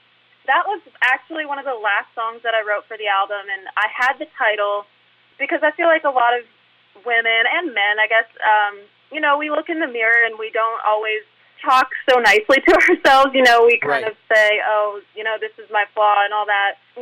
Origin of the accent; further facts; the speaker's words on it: Weyburn, Saskatchewan, Canada; I grew up in Saskatchewan in Canada